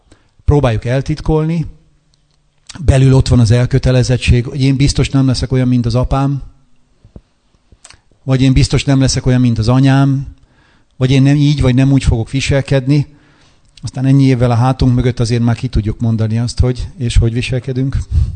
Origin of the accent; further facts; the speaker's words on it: Győr-Moson-Sopron, Hungary; Ez a mi esküvői képünk a szülőfalomban, én a Szigetközből származom